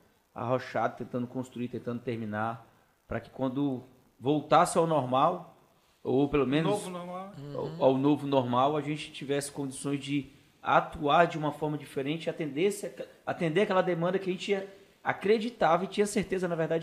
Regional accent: Brasília, Federal District, Brazil; born there; sou nascido em Brasília, mas eu costumo dizer que eu sou do Brasil. Porque eu já morei em muito lugar.

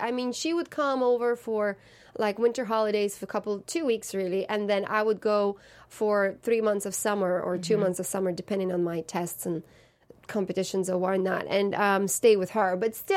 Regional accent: Russia; Yeah, in my hometown.

